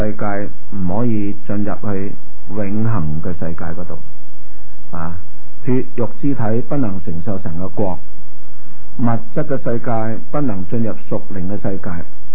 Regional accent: China; 啊，我哋中国人古代拜天咧，这个天代表神咧，系好合理嘅。

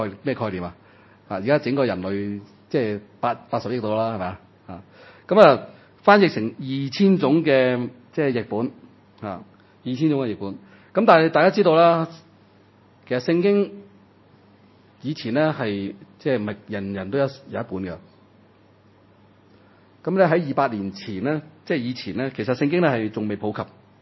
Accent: China; 因為我哋本身係中國人啦

